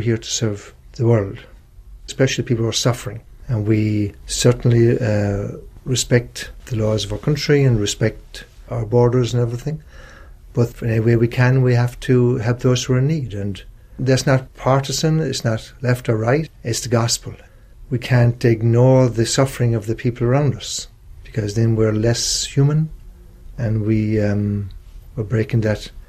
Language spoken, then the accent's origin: English; Ireland; moved away as an adult; now in Los Angeles, United States; I came here from Ireland way back almost 40 years ago. I started working in South Los Angeles.